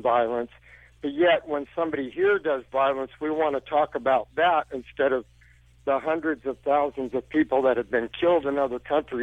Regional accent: Portland, Oregon, United States; Born and raised in Portland, 53 years old, honorable discharge veteran

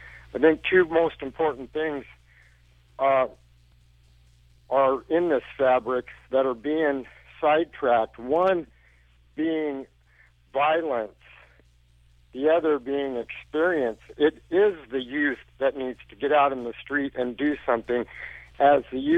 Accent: Portland, Oregon, United States; Born and raised in Portland, 53 years old, honorable discharge veteran

